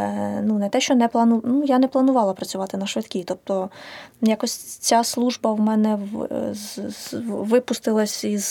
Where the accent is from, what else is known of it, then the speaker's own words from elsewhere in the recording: Vinnytsia, Vinnytsia Oblast, Ukraine; Я не шкодую, так, я з Вінниці.